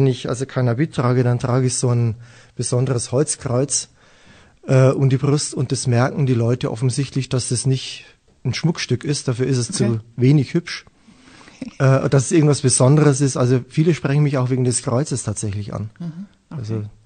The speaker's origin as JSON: {"language": "German", "town": "Weiden", "region": "Bavaria", "country": "Germany", "tie": "born or raised there", "said": "man hört es vielleicht immer noch aus der Oberpfalz, Ostbayern, die Gegend von Weiden, der Oberpfalz, Weiden, bezeichne ich gerne als meine Heimatstadt. Dort habe ich lange Zeit im Internat gelebt. Aufgewachsen bin ich mit 4 Geschwistern."}